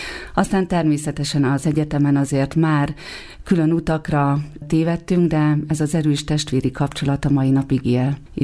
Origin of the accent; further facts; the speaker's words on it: Szabolcs-Veresmart, Szabolcs-Szatmár-Bereg, Hungary; also born or lived in Kisvárda; Kisvárdán születtem, és Kisvárdától nem messze, 10 kilométerre található Szabolcs-Veresmart, ami egy kis település, viszont egy olyan hely, ahol egy nagyon vidám, békés, nyugodt gyerekkort tölthet el az ember. Keresztény családban nőttem fel